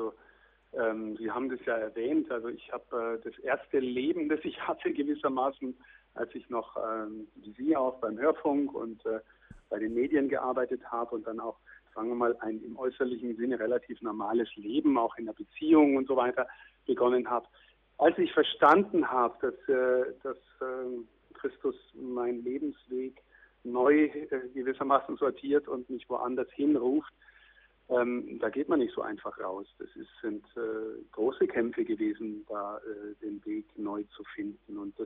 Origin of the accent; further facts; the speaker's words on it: Bavaria, Germany; born there; Den Menschenschlag kenne ich ja, das ist ganz nah von meiner Heimat. Ich bin zwar kein Passauer, aber ein Regensburger Diözesaner, so von der Geburt her und die Menschen sind sehr verwandt vom Menschenschlag her.